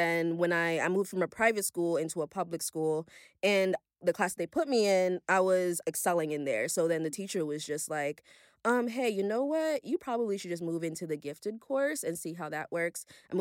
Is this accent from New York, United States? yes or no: yes; Brooklyn, New York, United States; I grew up with Caribbean culture, like, all the time. I was born and raised in Brooklyn. I just only recently moved to the Bronx, like, literally a couple months ago.